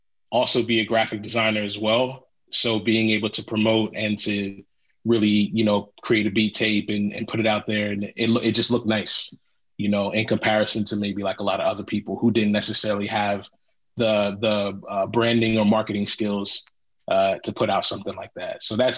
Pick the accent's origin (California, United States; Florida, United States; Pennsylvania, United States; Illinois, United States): Pennsylvania, United States; Philadelphia; Now, obviously, like I'm from Philly.